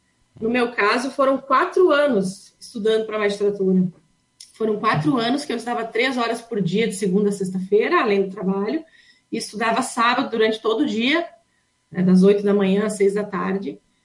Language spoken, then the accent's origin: Portuguese; Lagoa Vermelha, Rio Grande do Sul, Brazil; Eu sou natural de Lagoa Vermelha, nasci aí em Lagoa Vermelha, estudei em várias escolas aí em Lagoa Vermelha, estudei no Duquinho, estudei no Polivalente, estudei no Estadual, no Arabi Augusto Naco, terminei o último ano lá do ensino médio no Rainha da Paz